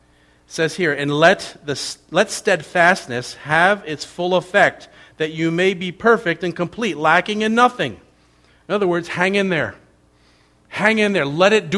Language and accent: English; New Jersey, United States; I'm from New Jersey, so that's my problem.